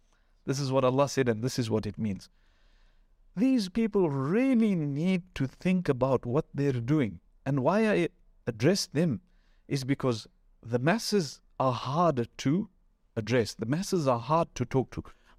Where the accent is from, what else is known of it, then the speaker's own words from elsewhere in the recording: Zimbabwe; my first exposure to scholars outside of my home country in Zimbabwe.